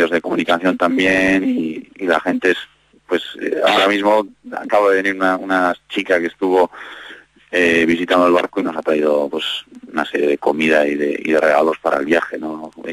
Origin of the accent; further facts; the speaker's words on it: Basque Country, Spain; una de las preguntas claves que siempre nos hacen es de dónde sois, y bueno, pues el nombre de Vascos pues les suena muchísimo